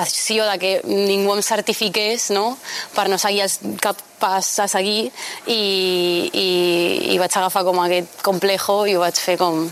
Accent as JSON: {"language": "Catalan", "town": "El Prat de Llobregat", "region": "Catalonia", "country": "Spain", "said": "coses pel fet de ser d'on soc, del Prat"}